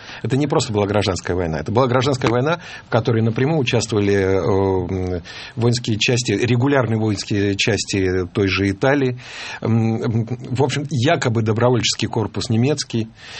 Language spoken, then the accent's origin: Russian; Russia; born there; потому что мои родители были из тех самых испанских детей, которые были эвакуированы во время гражданской войны. Я родился в Советском Союзе, жил здесь, ну, сперва до 7 лет.